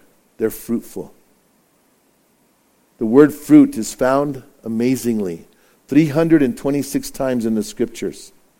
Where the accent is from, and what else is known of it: Bernalillo, New Mexico, United States; born or raised there